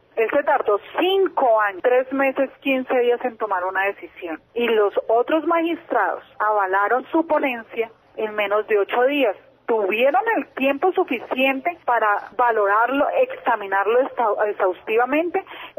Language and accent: Spanish; Arauca, Colombia; born there; Yo soy una mujer que nací en Arauca, Arauca.